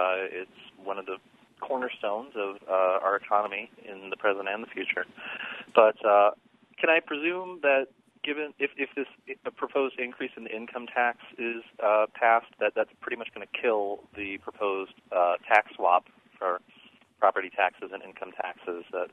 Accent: Decatur, Illinois, United States; I grew up in Decatur, and towns like Rockford and Decatur, Danville

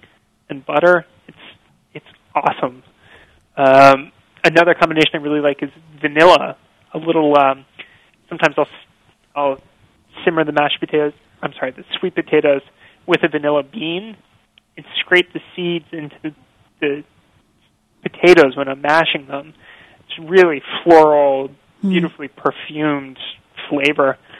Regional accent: Canada; born there; You know, I was born in Canada, but never really lived there that much.

